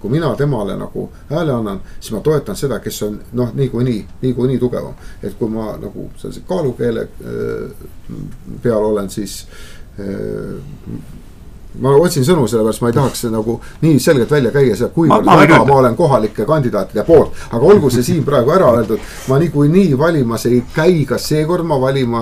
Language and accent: Estonian; Viljandi, Viljandi County, Estonia; mina olen Viljandi poolt pärit